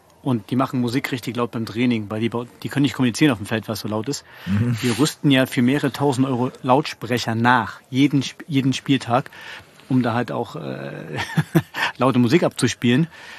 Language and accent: German; Leipzig, Saxony, Germany; ich komme aus Leipzig